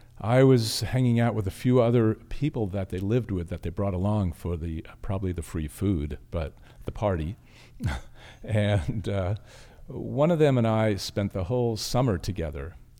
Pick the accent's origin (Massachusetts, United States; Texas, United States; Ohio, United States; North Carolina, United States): Massachusetts, United States; Boston; now in California, United States; So I came from Boston, and I came out here because my best friend got married